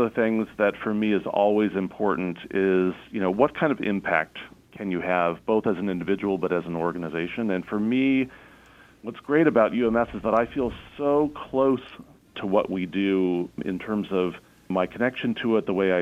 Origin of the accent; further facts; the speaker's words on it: Illinois, United States; also born or lived in St. Louis / Indiana; I'm actually from the sort of the Midwest originally. I was born in St. Louis and grew up mostly in the southern part of Illinois and went to Indiana University for school.